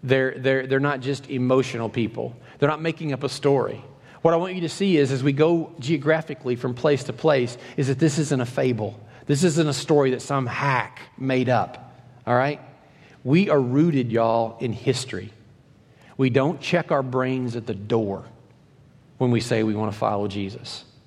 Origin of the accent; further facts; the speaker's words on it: Kentucky, United States; that's not just because I'm from Kentucky